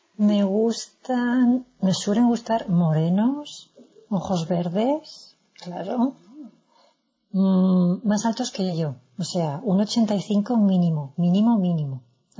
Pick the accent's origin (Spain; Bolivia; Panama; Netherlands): Spain; debe ser porque soy española y como no tenemos muchos por aquí